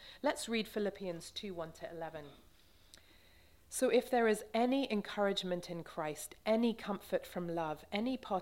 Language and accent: English; England, United Kingdom; I was thinking about this when I grew up in England. I grew up in my kind of 5 to 15, when I was that age